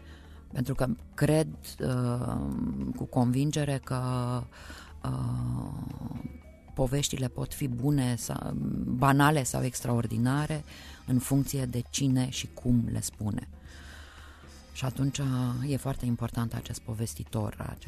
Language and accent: Romanian; Romania; nu știu să spun de ce sunt mândră că sunt româncă.